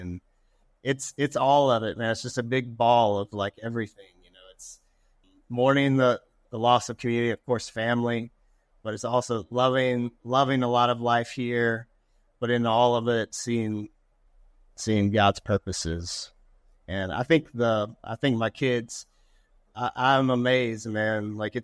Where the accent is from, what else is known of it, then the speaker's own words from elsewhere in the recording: United States; I had from all my years lived growing up in the States.